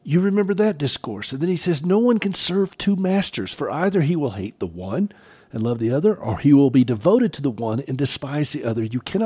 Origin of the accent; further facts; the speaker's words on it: the South, United States; accent: Southern; Sorry, that's my southern accent that comes through.